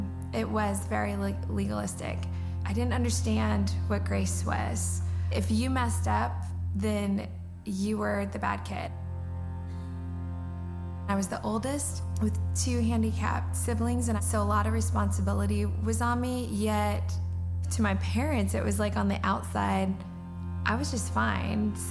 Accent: Kansas, United States; I'd always wanted to go to K-State, because I grew up in Kansas.

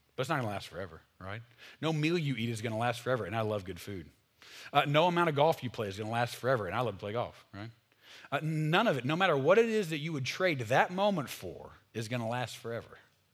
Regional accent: the South, United States; I grew up around the South in America, and I know who Jesus is

